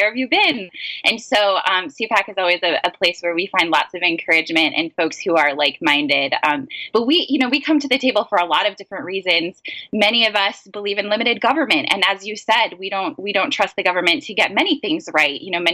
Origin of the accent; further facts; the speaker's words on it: Michigan, United States; I get to work remotely from Michigan, my home state that I love